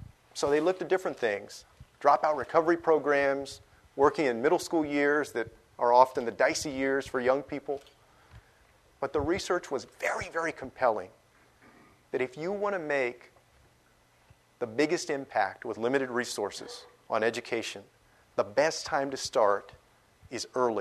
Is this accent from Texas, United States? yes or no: yes; San Antonio, Texas, United States; It was the first time that I really had the opportunity to compare my hometown to my new hometown. And in a lot of ways, what I saw there made me happy for San Antonio.